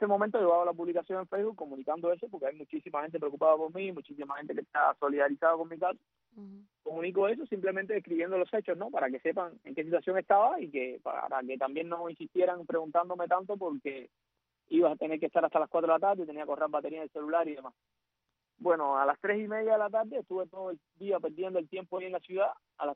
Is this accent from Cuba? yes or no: yes; Cuba; now in Uruguay